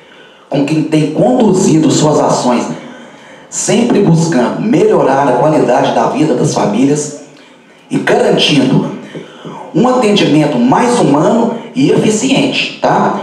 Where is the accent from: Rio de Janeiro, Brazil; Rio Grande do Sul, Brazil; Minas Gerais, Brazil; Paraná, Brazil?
Minas Gerais, Brazil; Divinópolis; eu sou de Divinópolis, mas vejo muita coisa em Cajuru que às vezes Divinópolis deixa a desejar.